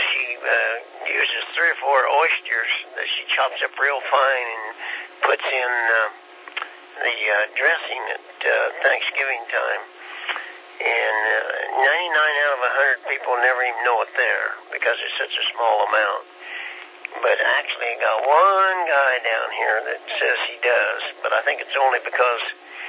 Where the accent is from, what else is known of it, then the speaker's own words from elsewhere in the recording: Kansas, United States; I'm from the north. I guess I'm a Yankee from Kansas, but I've been here 12 years.